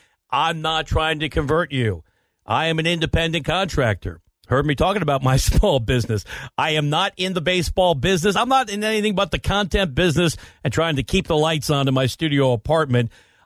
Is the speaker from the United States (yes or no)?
yes; New York, United States; now in Southern California, United States; because I'm here in Southern California and I grew up in New York where the Yankees always spent hundreds of millions of dollars